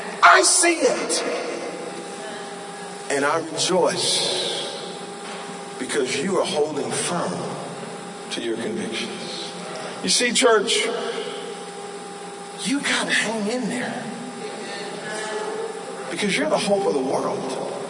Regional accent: Wilmington, North Carolina, United States; my wife and I, we went back to my hometown, Wilmington, North Carolina

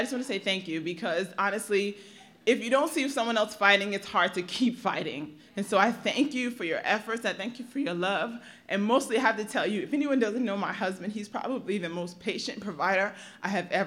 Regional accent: Brooklyn, New York, United States; I don't know many of you because I'm from Brooklyn and we've been here for a few years

